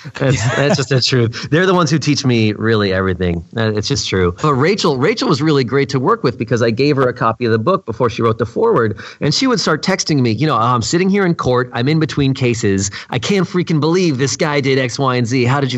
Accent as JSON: {"language": "English", "region": "New York", "country": "United States", "tie": "born or raised there", "said": "You know, I grew up in New York City. And so New York, right outside New York City."}